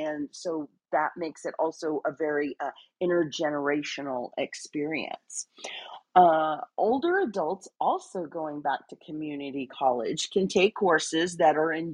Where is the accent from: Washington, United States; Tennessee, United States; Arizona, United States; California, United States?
California, United States; San Jose; I was actually out of in my hometown a couple of weeks ago in San Jose, California